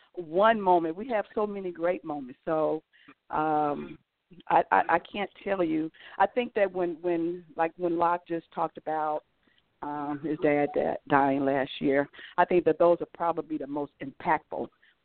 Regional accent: Chicago, Illinois, United States; now in Atlanta, United States; Well, I'm originally from Chicago. I live in Atlanta now, and I've been there for almost 30 years, but I do go home a lot.

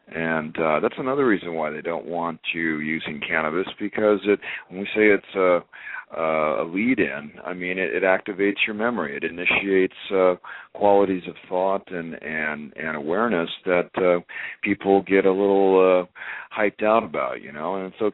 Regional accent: United States; I mean, I come from the Columbia River Gorge.

